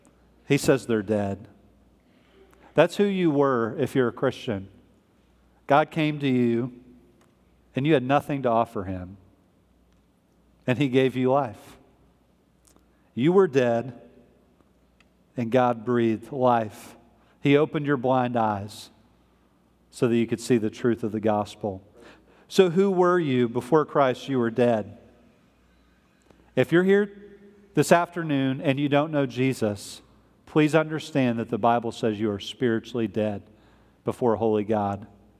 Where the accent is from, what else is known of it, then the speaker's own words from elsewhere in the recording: Midwest, United States; because I'm from the Midwest, the ground would freeze around that time of the year.